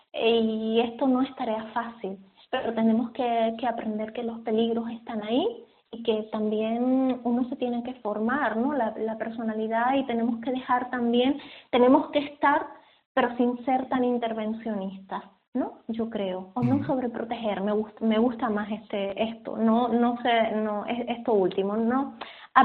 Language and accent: Spanish; Valle Gran Rey, Canary Islands, Spain